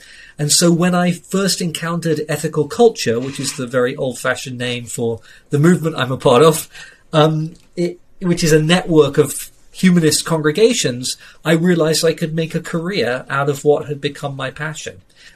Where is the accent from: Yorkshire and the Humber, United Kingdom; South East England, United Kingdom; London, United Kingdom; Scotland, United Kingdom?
London, United Kingdom; I grew up in Southwest London. And I grew up in a non-religious family. Neither of my parents were religious.